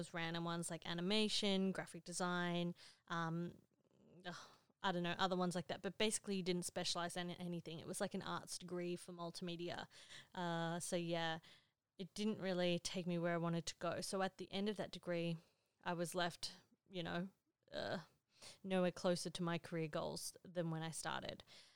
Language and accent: English; Australia; I am from Australia and I have been shooting for pretty much exactly 10 years now.